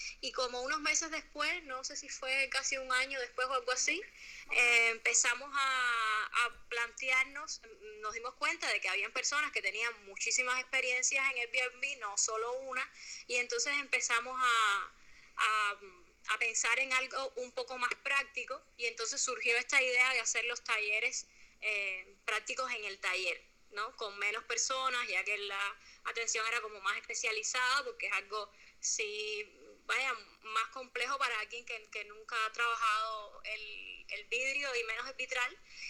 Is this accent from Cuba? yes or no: yes; Havana, Cuba; Bueno, somos dos muchachas de La Habana.